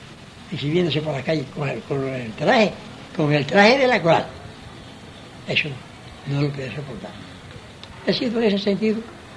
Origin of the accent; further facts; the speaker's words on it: Camagüey, Cuba; Yo soy camagüeyano, me fui a Camagüey